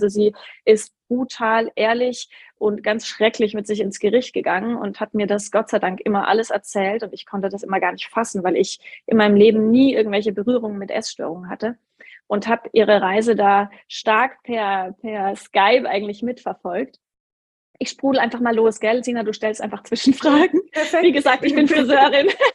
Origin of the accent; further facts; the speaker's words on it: Würzburg, Bavaria, Germany; now in Munich, Germany; habe eigentlich in Würzburg meine Heimat, bin dann irgendwann nach München